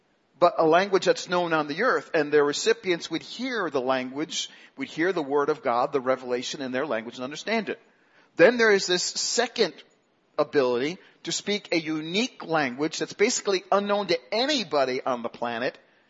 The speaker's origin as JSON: {"language": "English", "town": "Queens", "region": "New York", "country": "United States", "tie": "born or raised there", "said": "Queens, in case you didn't know. Queens is subdivided in a number of sections, and that's Queens, my hometown area."}